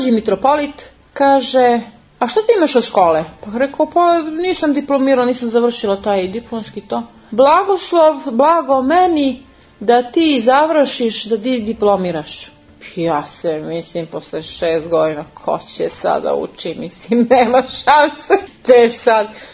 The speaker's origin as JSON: {"language": "Serbian", "town": "Zaječar", "region": "Zaječar District", "country": "Serbia", "tie": "born or raised there", "said": "ja sam odrasla u Zaječaru, imam tamo brata i to, imaju tamo i vikendicu u Gamzilickoj banji."}